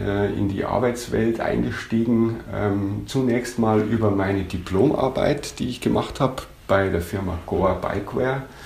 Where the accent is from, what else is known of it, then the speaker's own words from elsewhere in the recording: Bad Wiessee, Bavaria, Germany; Ich bin am Tegernsee aufgewachsen, in Bad Wiessee.